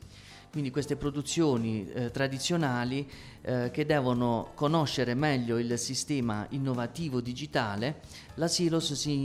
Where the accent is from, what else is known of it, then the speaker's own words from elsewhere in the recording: Apulia, Italy; Sì, perché io sono pugliese e l'idea è quella di valorizzare, diciamo, i vari bacini della Puglia